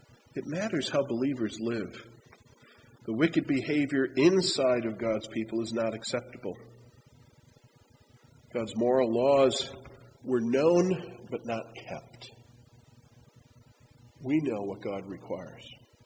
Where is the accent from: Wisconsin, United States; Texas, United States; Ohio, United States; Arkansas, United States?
Wisconsin, United States; You know, I grew up in the Midwest. We don't swear a lot, you know. Back in Wisconsin.